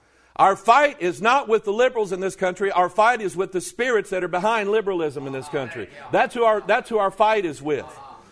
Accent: Festus, Missouri, United States; also born or lived in Pine Bluff, Arkansas; I was born in Pine Bluff, but I learned how to count in Missouri. Amen. Yeah, in Festus.

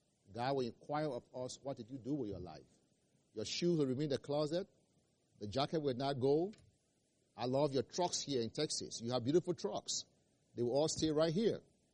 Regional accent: Liberia; I was born and raised in Liberia in 1977.

